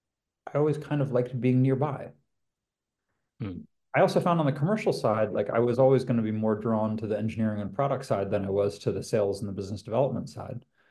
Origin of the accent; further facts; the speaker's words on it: California, United States; now in London, United Kingdom; growing up in Silicon Valley, I mean, I know in our pre-call I mentioned, I mean, when I was in high school, already there were people from my high school a few years ahead of me who were dropping out of college to start companies.